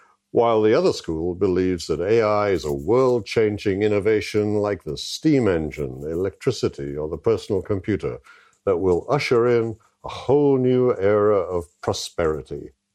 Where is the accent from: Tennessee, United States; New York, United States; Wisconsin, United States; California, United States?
New York, United States; My hometown newspaper, The New York Times, was uncharacteristically dialectical and blunt